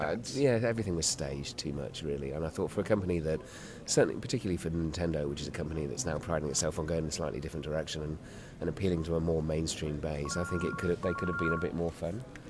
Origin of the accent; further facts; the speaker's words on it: United Kingdom; now in Australia; I'm British, but I live in Australia